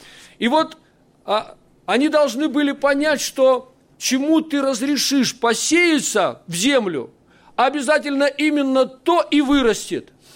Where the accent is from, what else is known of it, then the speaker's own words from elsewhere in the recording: Siberia, Russia; Вот я думаю, сибиряк, самому за себя стыдно, но так холодно